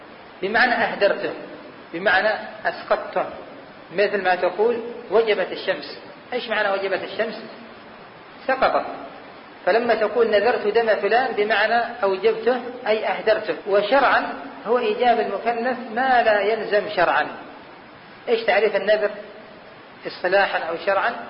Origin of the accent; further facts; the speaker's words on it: Yemen; هل يدخل في ذبح العبادة ما يسمى عندنا معشر أهل اليمن بالهجر